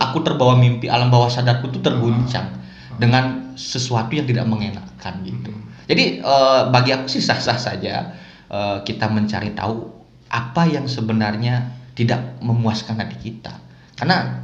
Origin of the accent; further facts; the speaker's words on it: Bali, Indonesia; secara niskale kalau kita orang Bali